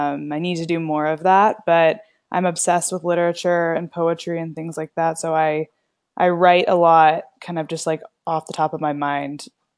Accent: Fort Worth, Texas, United States; also born or lived in Houston; So I'm from Fort Worth, Texas, and it's a city kind of, it's near Dallas.

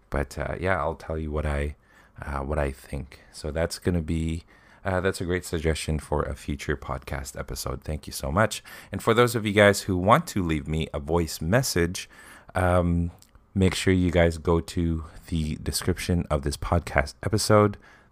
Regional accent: Canada; I am from Canada

